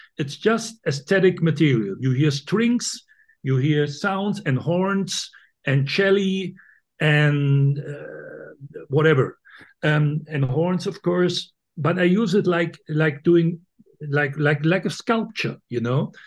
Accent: Cologne, North Rhine-Westphalia, Germany; English is a second language; has been shown in a few operas in Cologne, in my hometown Cologne, and in Düsseldorf, in the Ruhr area.

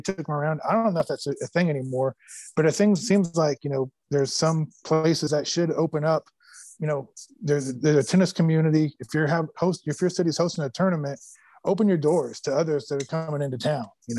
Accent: Phoenix, Arizona, United States; I know that, you know, I grew up in Phoenix

